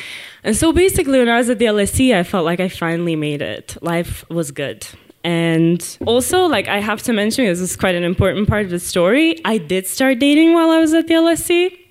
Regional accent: Croatia; I'm from Croatia. All universities are kind of crappy there.

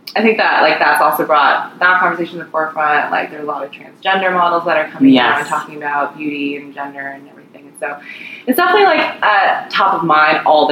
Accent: Indiana, United States; And just like as an Asian American growing up in Indiana, like you want to see somebody that you can relate to.

